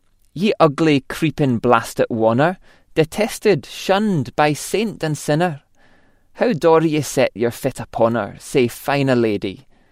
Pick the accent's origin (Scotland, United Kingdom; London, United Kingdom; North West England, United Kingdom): Scotland, United Kingdom; Greenock; My hometown of Greenock on the River Clyde is home to the oldest Burns Club in the world, known as the Mother Club.